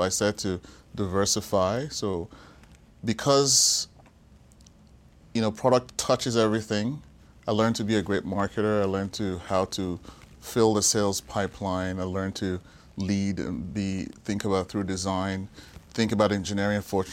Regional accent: Nigeria; born there; I was born in Nigeria

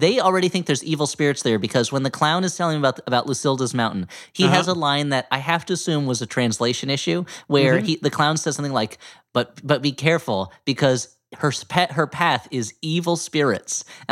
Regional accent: Kansas, United States; I come from Kansas, dude. We don't have magic shoes there.

